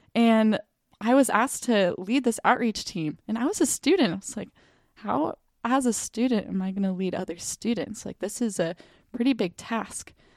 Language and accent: English; Bozeman, Montana, United States; also born or lived in South Korea; Some people back home call me … I've grown up in Bozeman, Montana. Fun fact about me, though, I was a military kid, so I traveled around the world growing up. First place I lived in was South Korea.